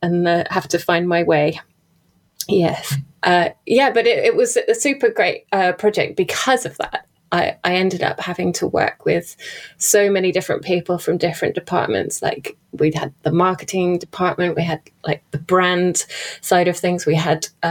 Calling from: South East England, United Kingdom; I'm in a small village just halfway between London and Brighton.

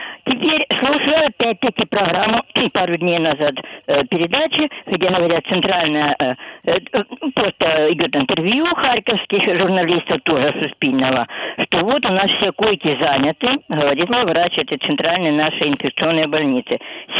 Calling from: Kharkiv, Kharkiv Oblast, Ukraine; Харків вас беспокоїть.

